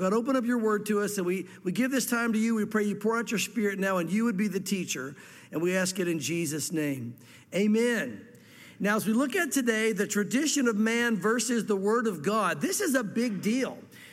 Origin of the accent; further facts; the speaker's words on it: the South, United States; I know that I grew up in the South, and probably a big portion, if not most of you, grew up in the South as well.